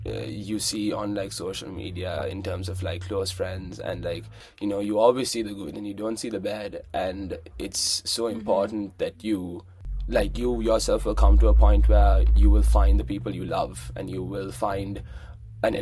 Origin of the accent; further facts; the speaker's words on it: Colombo, Western Province, Sri Lanka; And I grew up in Colombo, Sri Lanka.